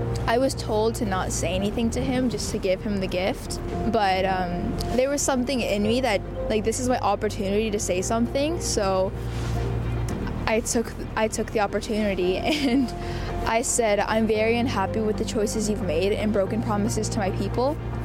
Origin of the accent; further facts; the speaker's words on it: Ontario, Canada; now in Ottawa, Canada; I'm the Chief Water Commissioner for Anishinaabeg Nation. I'm 16 years old. I'm from Manitoulin Island, and I'm currently living in Ottawa.